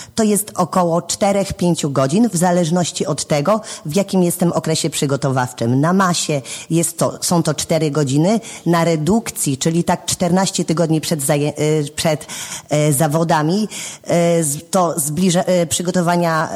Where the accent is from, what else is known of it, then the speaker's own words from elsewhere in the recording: Jamno, Pomeranian Voivodeship, Poland; bo od urodzenia mieszkam w Jamnie, w gminie Parchowo, dlatego tutaj jestem dla wszystkich swoja.